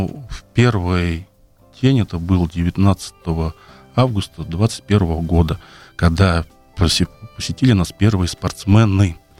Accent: Sotnikovo, Russia; Я сам коренной житель села Сотникова, там родился, ходил в детский сад, в школу, занимался там спортом.

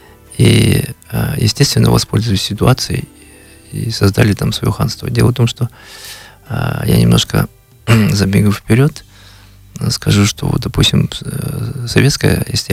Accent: Kalmykia, Russia; которые узнавали, что я из Калмыкии

